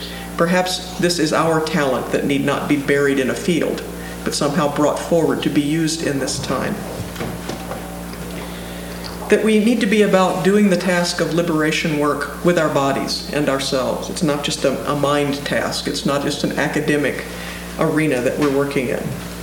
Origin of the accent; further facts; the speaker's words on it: Louisiana, United States; also born or lived in Mississippi; I grew up in the Deep South in Louisiana and Mississippi